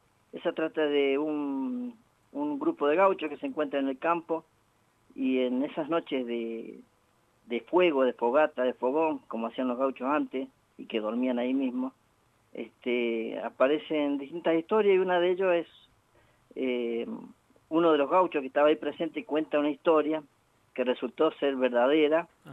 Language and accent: Spanish; Angaco, San Juan, Argentina; la historia de mi pueblo de Angaco, en la provincia de San Juan, la evolución de mi vida como niño, joven, mi paso por el servicio militar obligatorio, uh-huh, Guerra de Malvinas, y después también mi venida al sur.